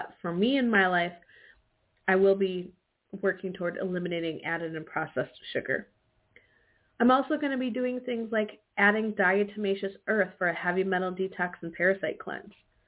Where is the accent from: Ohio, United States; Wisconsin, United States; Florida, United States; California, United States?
Wisconsin, United States; I'm from Wisconsin. I love dairy.